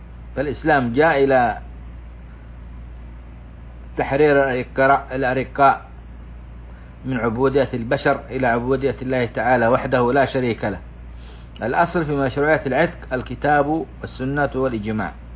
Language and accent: Arabic; Saudi Arabia; عندنا في بلادنا السعودية